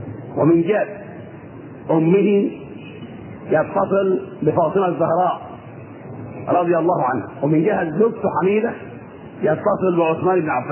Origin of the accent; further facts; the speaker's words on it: Egypt; السيدة نفيسة اللي مدفونة عندنا في مصر هنا